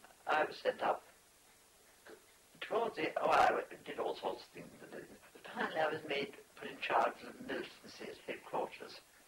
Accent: Ireland; Being Irish, I didn't end up with a row.

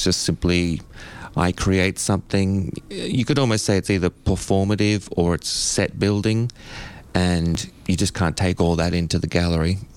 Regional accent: Byron Bay, New South Wales, Australia; Look, I grew up in Byron Bay, so my parents were, born in Sydney, and we travelled around a bit.

